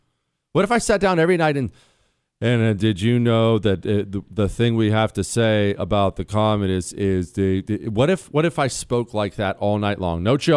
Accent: Arkansas, United States; I was born and raised very conservatively in Northwest Arkansas.

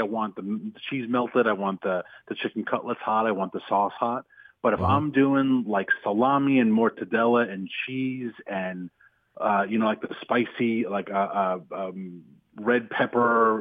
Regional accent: Virginia, United States; My home state of Virginia wants to be the AI capital.

